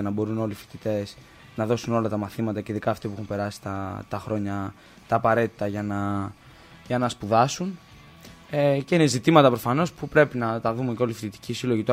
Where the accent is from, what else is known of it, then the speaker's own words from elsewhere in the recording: Greece; το ξέρω και εγώ δηλαδή που είμαι από την Άξο